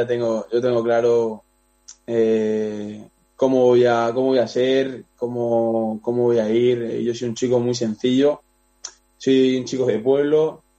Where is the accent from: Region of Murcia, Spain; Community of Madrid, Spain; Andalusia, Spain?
Region of Murcia, Spain; que voy a mi pueblo, quedo con ellos, voy a Murcia, quedo con ellos y me olvido de que soy tenista